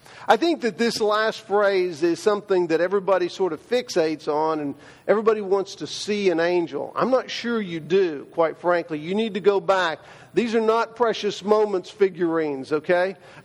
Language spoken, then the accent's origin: English; Sullivan, Missouri, United States; I said, well, we are from Sullivan, Missouri, which is just across the river in St. Louis, not too far from St. Louis, from Illinois.